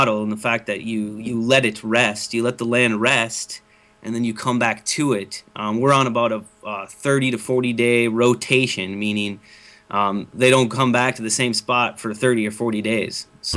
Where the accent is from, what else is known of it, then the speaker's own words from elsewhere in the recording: Brainerd, Minnesota, United States; I was raised in town in Brainerd, yes.